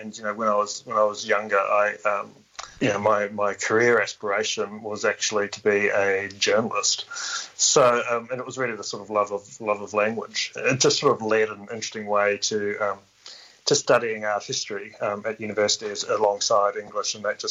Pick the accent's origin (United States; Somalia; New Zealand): New Zealand; also born or lived in Cook Islands; now in Sydney, Australia; I hail from New Zealand. I was actually born in the Cook Islands, but raised in New Zealand. My family are from New Zealand, going back many generations. But I've been over here in Sydney for 25 years, actually.